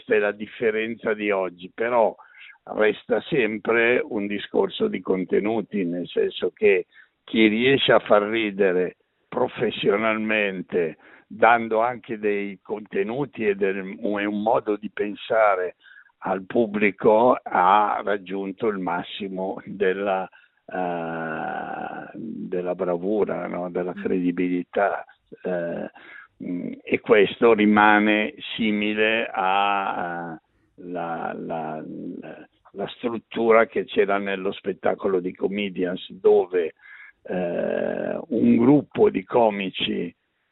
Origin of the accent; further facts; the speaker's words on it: Milan, Lombardy, Italy; io da milanese dico toglierei addirittura il forse